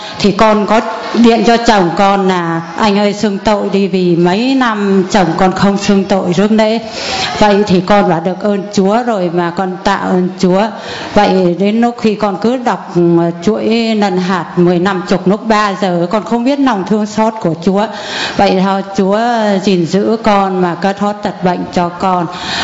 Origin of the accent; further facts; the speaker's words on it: Giao Thủy, Nam Định, Vietnam; Dạ thưa cha, con ở Giao Thủy Nam Định ạ.